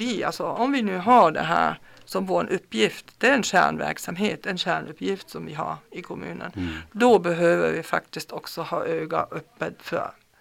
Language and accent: Swedish; Germany; now in Sweden; nu kommer jag också från Tyskland där det finns sådana samarbeten och samverkan på ett helt annat sätt.